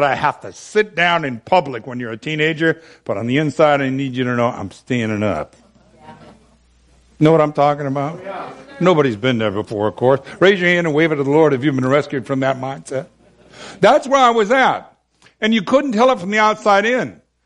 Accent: Bellingham, Washington, United States; when I came down out of Bellingham, my hometown, into Seattle

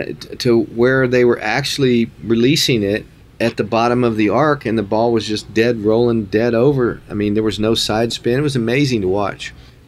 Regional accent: the South, United States; I always played with more loft because I grew up in the South on Bermuda greens, and suddenly I'm in the North

